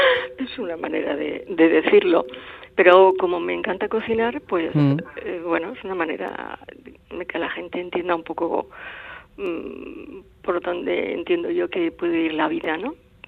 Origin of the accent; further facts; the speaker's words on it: Basque Country, Spain; accent: Basque; querían mi acento vasco.